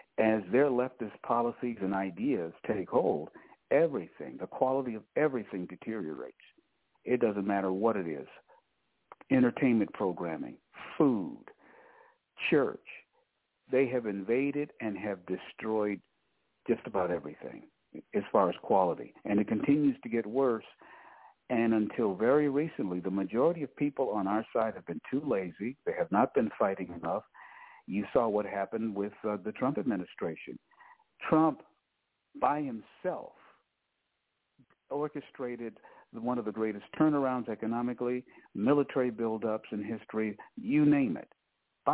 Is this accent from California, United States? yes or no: no; Cleveland, Ohio, United States; Okay, … is a guy who I grew up in Cleveland. And I was always concerned about our country. I grew up that way.